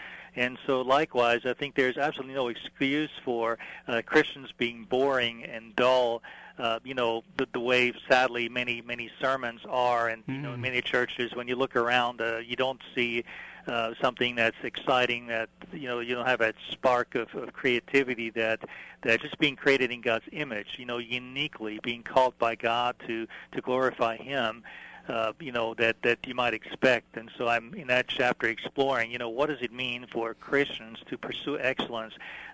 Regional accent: Vienna, Austria; I grew up in Vienna, Austria, and, you know, I went to the music academy there and then played piano for many years.

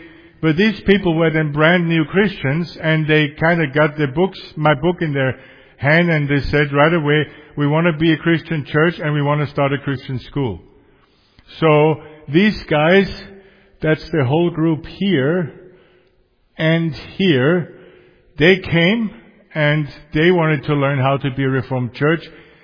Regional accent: Linz, Upper Austria, Austria; I landed in my hometown Linz, went to my mother's apartment, took a shower, repacked, and drove right to the Czech Republic a couple of hours later, about an hour away. I lived or I grew up very close to the Czech and German border

